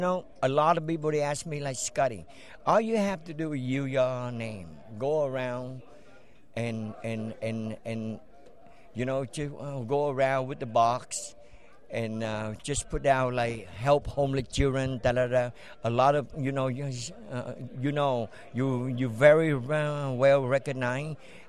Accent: Vietnam; now in Las Vegas, United States; I'm from Vietnam. And then I moved to Vegas about 25, 30 years ago.

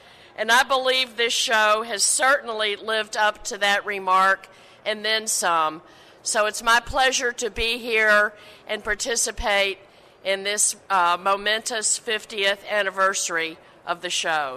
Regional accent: Christian County, United States; I come from Christian County, a big agricultural town, and like my dad, always understood the importance that farming is in our states to grow our economy

